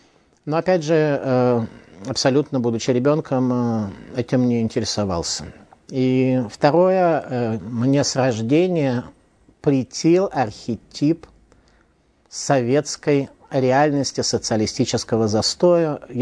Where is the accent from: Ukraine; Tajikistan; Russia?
Russia; Saint Petersburg; born there; Таким образом, я родился не в Лондоне, а в Ленинграде.